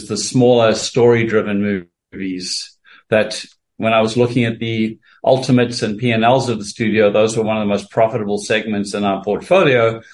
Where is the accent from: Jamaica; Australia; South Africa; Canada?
South Africa; now in United States; Well, I grew up in South Africa and I've been in the States since 1986.